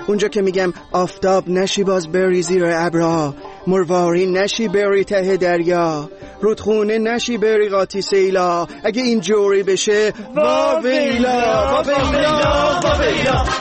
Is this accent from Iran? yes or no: yes; Iran; moved away as an adult; من خودم توی این 6 ماهی که از ایران بیرون اومدم